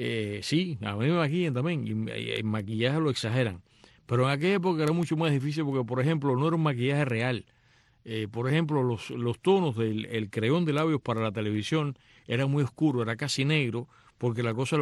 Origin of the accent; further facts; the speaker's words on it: Cuba; yo soy de los que crecí ya en los años 50, con una Cuba congelada en el pasado, yo crezco ya en medio de tantas privaciones y tantas escaseces